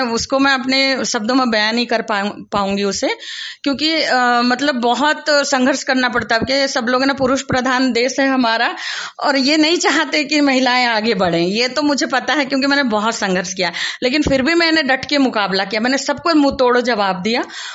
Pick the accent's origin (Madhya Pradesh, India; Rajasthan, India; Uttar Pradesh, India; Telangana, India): Madhya Pradesh, India; Athner; और मैं ग्राम आठनेर से हूँ।